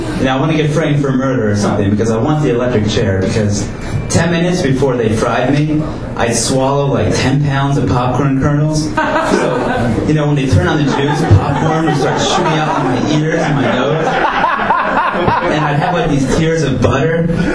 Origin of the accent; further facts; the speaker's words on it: Ireland; I'm also Irish, so I'm skinny, white, and red-haired.